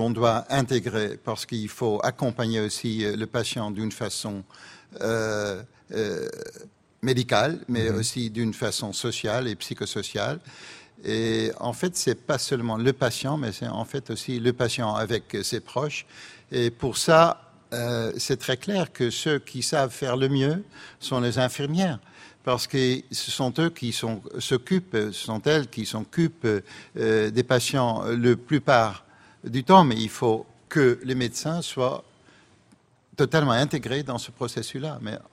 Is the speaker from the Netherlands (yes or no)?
yes; Netherlands; first language Dutch; French is a second language; ma langue maternelle, en fait, est hollandais